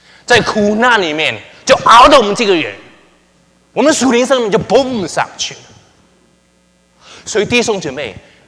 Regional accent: Hong Kong; moved away as an adult; now in United States; 我在香港长大，在这边读书，香港长大以后，在中文大学读完书以后，就来美国啊，德州大学念博士学位。

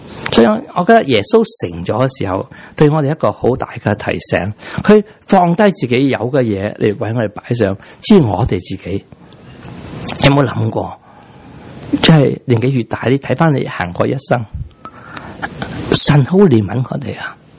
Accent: Taiwan; 其实我哋台湾嚟嘅人咧

